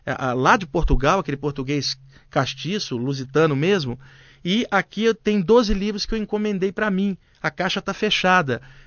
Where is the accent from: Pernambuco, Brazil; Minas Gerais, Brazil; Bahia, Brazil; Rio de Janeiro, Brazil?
Rio de Janeiro, Brazil; now in São Paulo, Brazil; Em 88, eu morava no Rio de Janeiro. Eu sou carioca, eu estou morando em São Paulo desde o ano de 1990.